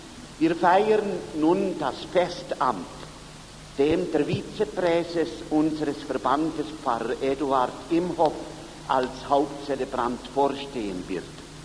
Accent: Zermatt, Valais, Switzerland; in meinem Heimatort Zermatt zu eröffnen

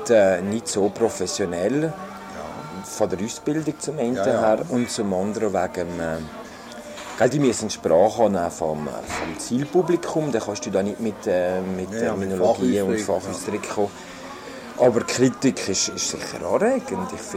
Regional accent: Valais, Switzerland; Ja, mich als Walliser

